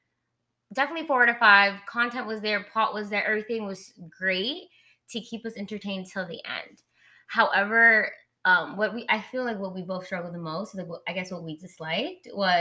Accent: Florida, United States; I mean, we're from Florida. We're always going to have summer here.

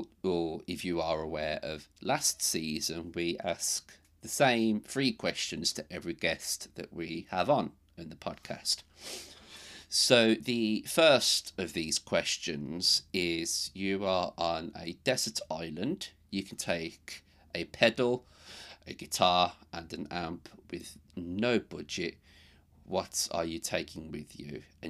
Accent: Birmingham, West Midlands, United Kingdom; But I'm from Birmingham, so, you know, I'm cursed with that for the rest of my life.

